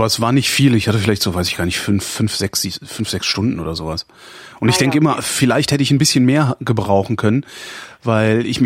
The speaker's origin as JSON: {"language": "German", "town": "Cologne", "region": "North Rhine-Westphalia", "country": "Germany", "said": "Ich bin halt Kölner und konnte Kirche schlecht von Kirsche unterscheiden."}